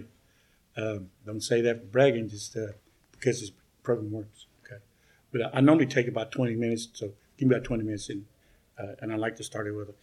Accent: Dallas, Texas, United States; And I'm from Tiny's N.A. in Mesquite, Texas, but I'm originally from Dallas.

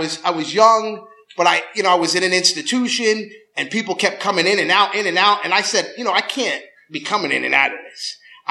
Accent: New York, United States; I'm from New York, got clean in Brooklyn, live in Long Island

